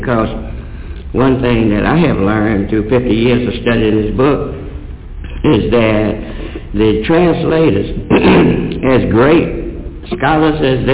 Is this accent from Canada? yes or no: no; United States; first language English; I don't speak Arabic. I'm from America and my language is English.